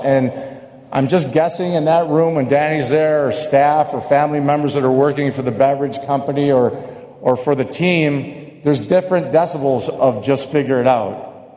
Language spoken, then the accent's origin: English; Chicago, Illinois, United States; I grew up in Chicago. Blackhawks have been a part of my life